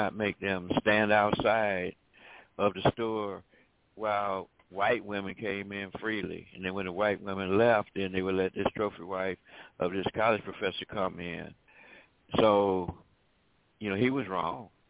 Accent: Tuskegee, Alabama, United States; when I grew up in Tuskegee, we had a lot of people who had reached the what we call middle-class lifestyle

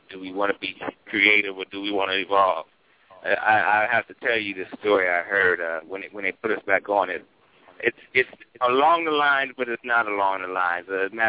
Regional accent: Youngstown, Ohio, United States; I am from Youngstown. I do work in Youngstown, but I don't work in downtown Youngstown.

